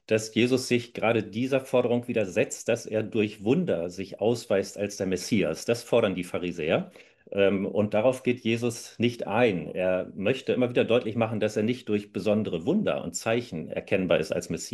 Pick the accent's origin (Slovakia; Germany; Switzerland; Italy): Germany; Northern Germany; Ja, Karneval hat tatsächlich auch sogar bei uns in Norddeutschland Höhepunkte und teilweise eine lange Tradition.